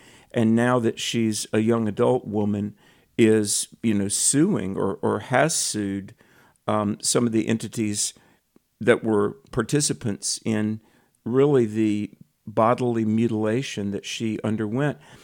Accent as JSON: {"language": "English", "region": "North Carolina", "country": "United States", "tie": "born or raised there", "said": "in my home state of North Carolina"}